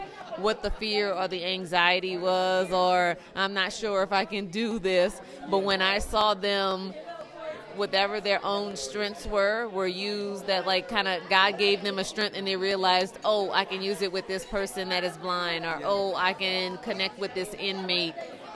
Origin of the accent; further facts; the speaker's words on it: New Orleans, Louisiana, United States; now in San Jose, United States; I am born and raised in New Orleans, but flying in from San Jose, California.